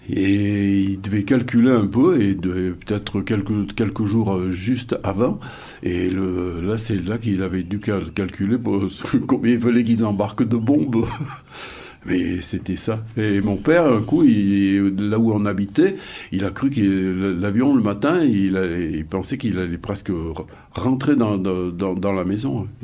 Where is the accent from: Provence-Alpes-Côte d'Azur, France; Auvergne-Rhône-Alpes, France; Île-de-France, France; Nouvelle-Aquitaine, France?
Auvergne-Rhône-Alpes, France; Saint-Jean-en-Royans; J'habitais Saint-Jean, je suis né à Saint-Jean, et je suis resté à Saint-Jean, j'y suis encore.